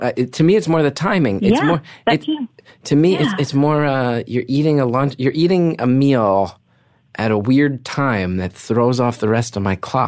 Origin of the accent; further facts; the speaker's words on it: New York, United States; I'm a New Yorker and people are brunch obsessed.